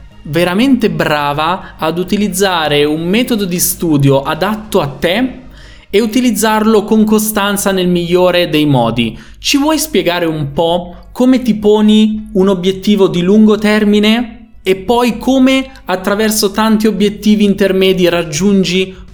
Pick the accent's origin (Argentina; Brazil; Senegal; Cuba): Brazil; Italian is a second language; io sono brasiliana e adoro l'italiano